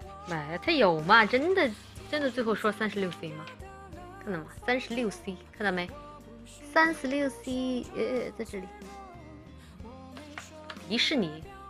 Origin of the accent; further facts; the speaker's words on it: Chongqing, China; 还有我们重庆那边，就是谈恋爱叫耍朋友